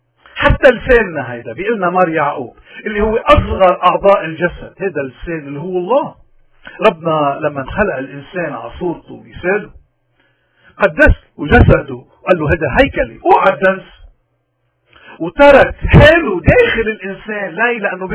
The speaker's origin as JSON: {"language": "Arabic", "country": "Lebanon", "said": "نحن كلبنانيين نحن جسد واحد، أكيد المسيحي لازم يكون العضو المسيحي بهالجسد اللبناني لازم يكون مرتاح"}